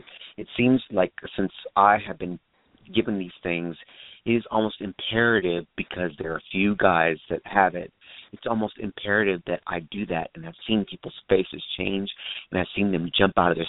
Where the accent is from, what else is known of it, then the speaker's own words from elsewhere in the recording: Baton Rouge, Louisiana, United States; I'm from Baton Rouge.